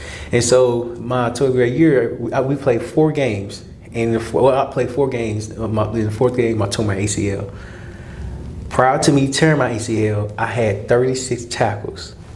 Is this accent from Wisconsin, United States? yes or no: no; Little Rock, Arkansas, United States; When I was in high school, so my hometown is Little Rock, Arkansas. But I went to a school called Little Rock Central High School.